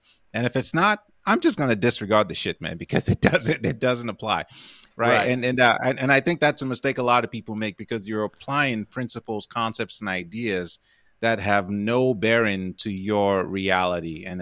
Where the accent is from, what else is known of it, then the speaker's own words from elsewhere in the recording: Lagos, Nigeria; born there; Yeah, I was born in Lagos, Nigeria.